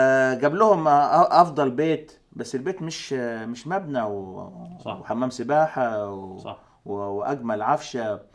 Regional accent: Egypt; واحنا عندنا في مصر زمان كان فيه برضو موقد كده يحطوا له جاز وفي فتيله

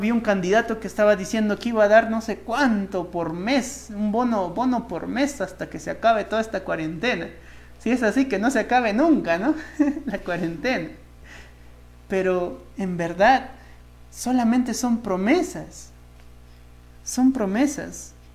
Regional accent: Tarma, Junín, Peru; born there; yo soy bien peruano, que me gusta la papa rellena, que me gusta la papa la huancaína, que me encanta la papa, el arroz, que me gusta mi tarma donde he nacido

